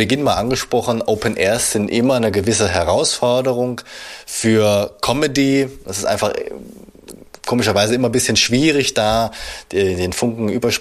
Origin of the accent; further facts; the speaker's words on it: Baden-Württemberg, Germany; born there; Also ich als gebürtiger Schwabe